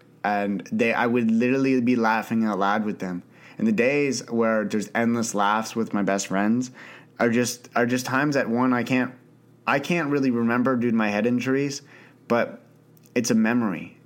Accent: Canada; I grew up in Canada. I live in Ottawa, Canada

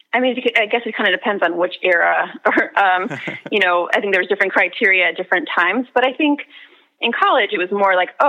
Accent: Minneapolis, Minnesota, United States; I'm a writer from Minneapolis.

